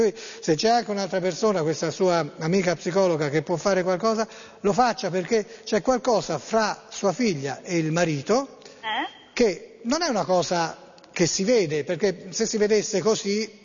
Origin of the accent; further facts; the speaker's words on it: Florence, Tuscany, Italy; Io sono di Firenze